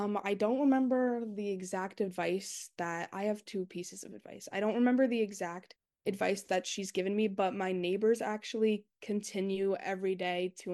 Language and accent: English; Pennsylvania, United States; Where I'm from Northampton County in 2022.